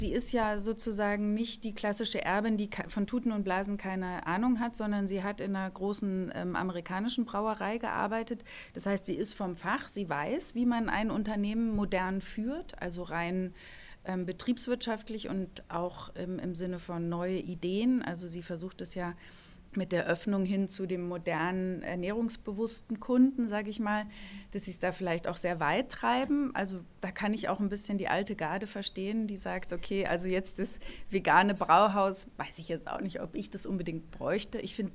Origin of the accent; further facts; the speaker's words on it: Bavaria, Germany; weil ich komme ja aus Bayern.